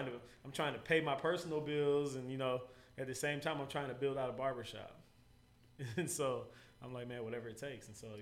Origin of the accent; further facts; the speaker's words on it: Rochester, United States; And, you know, I'm from Rochester.